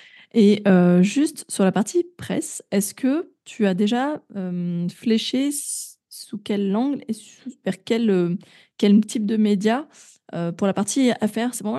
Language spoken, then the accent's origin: French; Grenoble, Auvergne-Rhône-Alpes, France; on est de Grenoble.